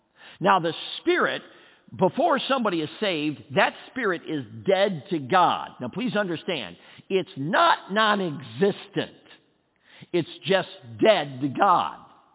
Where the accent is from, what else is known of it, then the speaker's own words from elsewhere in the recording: Ireland; I'm Irish and got red hair.